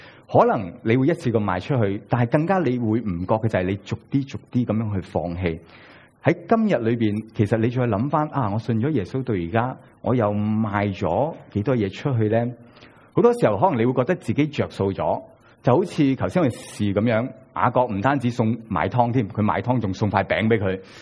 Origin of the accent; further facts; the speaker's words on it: China; 用我哋中国人容易啲明白嘅说话